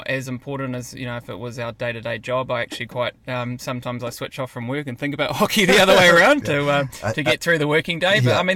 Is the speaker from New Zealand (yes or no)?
yes; Lynfield, Auckland, New Zealand; We grew up in Lynfield, which is sort of west, central west Auckland. Pretty close to the Avondale ice rink, funnily enough.